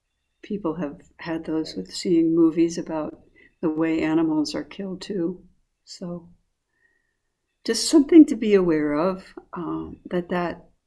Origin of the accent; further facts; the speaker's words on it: Arizona, United States; I grew up in the Sonoran Desert of Arizona and grew up with a real conditioning around insect and creepy crawly creatures